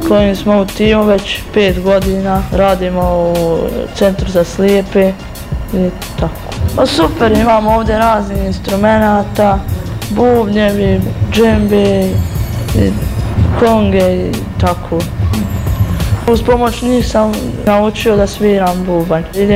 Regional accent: Visoko, Federation of Bosnia and Herzegovina, Bosnia & Herzegovina; dolazim iz Visokog

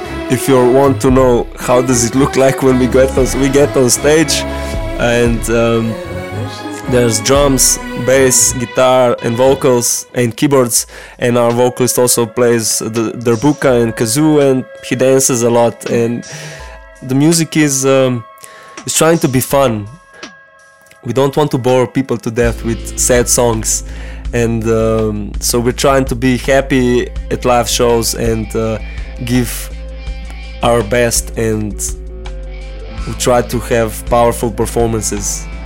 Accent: Ljubljana, Slovenia; we're five guys from Ljubljana, Slovenia.

